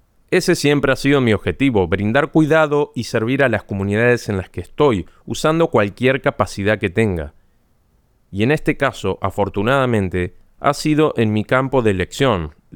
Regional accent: Dubai, United Arab Emirates; moved away as an adult; also born or lived in United States; específicamente a Dubái, antes de que se convirtiera en la metrópolis que es hoy. Así que crecí en Dubái durante la mayor parte de mi niñez. Luego asistí a la Universidad de Penn State, en Estados Unidos, donde completé mi bachillerato.

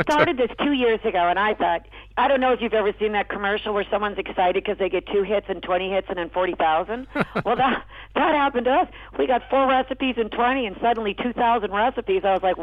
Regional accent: Sonoma, California, United States; when we grew up in Sonoma, Sundays, obviously, was a time.

